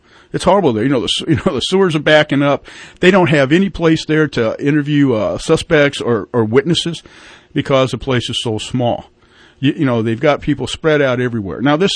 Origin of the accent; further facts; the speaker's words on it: United States; I mean, we being the American people. And you know what? We and the American people spoke.